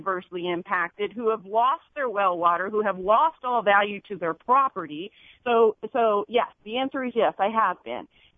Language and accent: English; Kentucky, United States; I'm not from Santa Barbara. I'm from Kentucky, but I appreciate your kind offer.